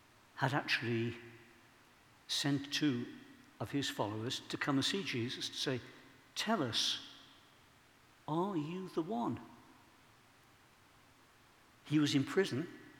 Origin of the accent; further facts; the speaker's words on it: Birmingham, West Midlands, United Kingdom; because I'm a Brummie, you see.